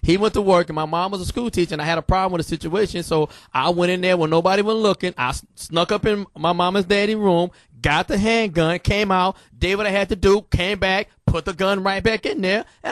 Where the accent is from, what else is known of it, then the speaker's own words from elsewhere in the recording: Richmond, California, United States; Like I was born and raised in Richmond, California, and when I came up, everybody had a gun.